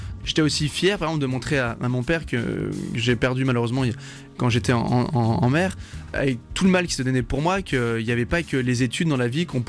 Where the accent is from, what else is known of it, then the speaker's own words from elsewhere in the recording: Brittany, France; Eh ben, donc moi, j'ai grandi en Bretagne, dans les Côtes d'Armor, sur une petite île.